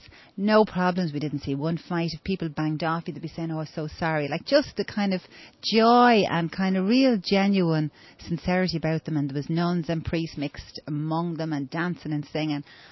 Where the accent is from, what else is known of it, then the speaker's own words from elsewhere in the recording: Ireland; we were saying we're from Ireland